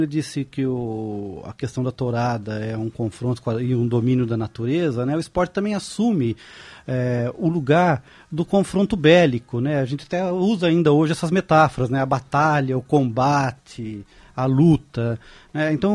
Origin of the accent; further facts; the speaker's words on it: Botucatu, São Paulo, Brazil; Participei por morar no interior, sou de Botucatu.